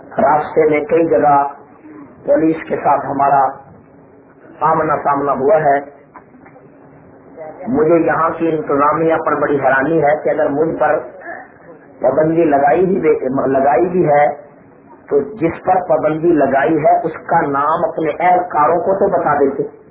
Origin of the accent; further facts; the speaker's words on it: Samundri, Punjab, Pakistan; فیصل آباد میرا ضلع ہے، وہاں کل صبح 4 بجے ڈی سی صاحب کا پیغام ہمارے سمندری میں ملا کہ آپ اپنے ضلع میں داخل نہیں ہو سکتے۔